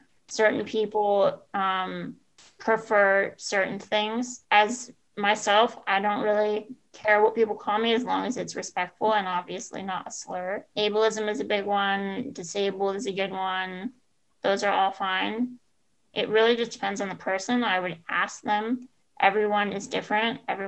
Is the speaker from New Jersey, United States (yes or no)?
no; Phoenix, Arizona, United States; I'm also from Phoenix, Arizona